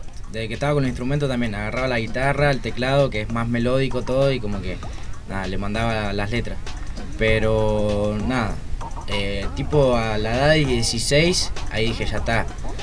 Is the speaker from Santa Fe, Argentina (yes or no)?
no; Monte Grande, Buenos Aires Province, Argentina; De Monte Grande.